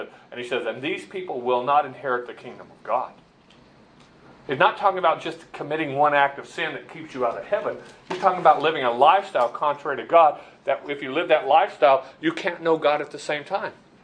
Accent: Chandler, Arizona, United States; I grew up here in outside of Chandler, and that was all farm community and stuff.

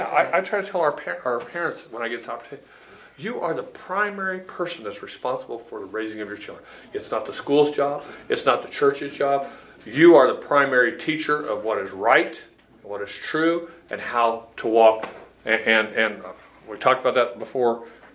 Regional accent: Arizona, United States; And our guy says, well, you should be used to this. You're from Arizona. You're used to this. And I look around and said, hey, in Arizona, we have beau

